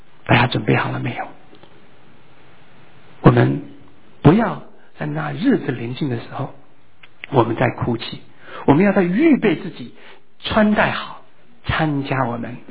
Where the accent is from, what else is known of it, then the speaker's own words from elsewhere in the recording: China; 我们说我们中国人很喜欢吃